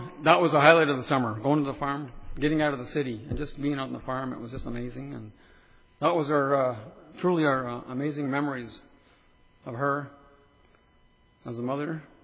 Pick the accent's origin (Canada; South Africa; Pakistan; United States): Canada; Edmonton, Alberta; growing up in Edmonton as a young boy.